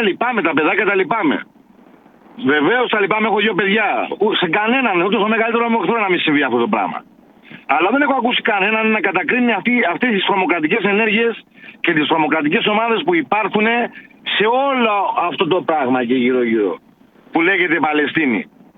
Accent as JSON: {"language": "Greek", "country": "Greece", "moved": "as an adult", "said": "Είμαι Έλληνας πολίτης, έτσι απλά οικονομικός μετανάστης. Με αναγκάστηκα να δουλέψω έξω"}